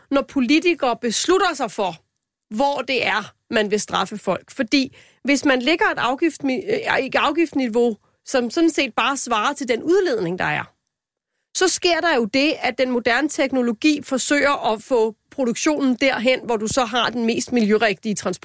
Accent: Lyngby, Capital Region of Denmark, Denmark; nu er jeg jo fra Lyngby-Taarbæk Kommune

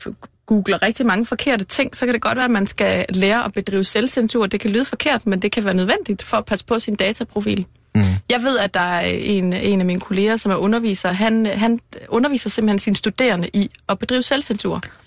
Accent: Aarhus, Central Denmark Region, Denmark; nu kommer jeg fra Aarhus, så jeg har hørt rigtig mange sådan nogle Aarhus-vittigheder

